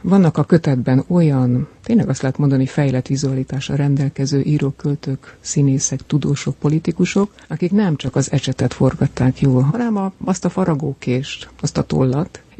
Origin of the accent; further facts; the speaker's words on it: Szentendre, Pest, Hungary; hadd beszéljek haza Szentendrei lévén